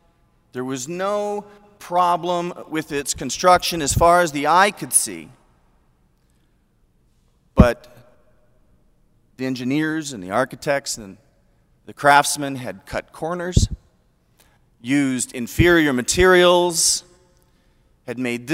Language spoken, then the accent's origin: English; Kansas City, Missouri, United States; I grew up in Kansas City, Missouri, I'm proud to say.